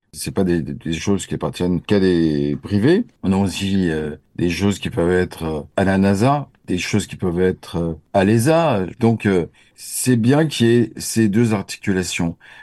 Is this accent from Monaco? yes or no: yes; Monaco; Mais être monégasque, pour les Américains, ce n'est pas vivre dans un des plus petits pays au monde.